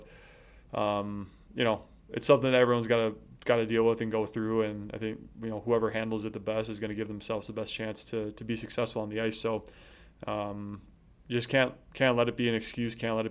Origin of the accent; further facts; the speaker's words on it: United States; you know, I'm American.